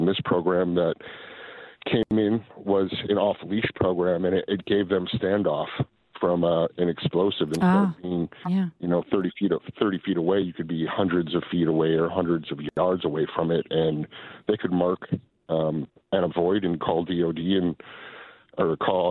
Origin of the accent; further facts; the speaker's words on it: Wisconsin, United States; Well, I'm from Wisconsin, so, you know, growing up, you grow up with friends and family members that go hunting